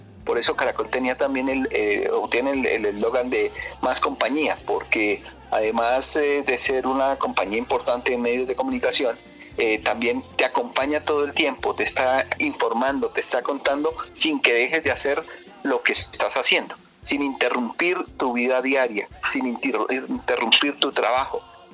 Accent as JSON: {"language": "Spanish", "town": "Ramiriquí", "region": "Boyacá", "country": "Colombia", "said": "Yo soy de un pueblo que se llama Ramiriquí, en el departamento de Boyacá"}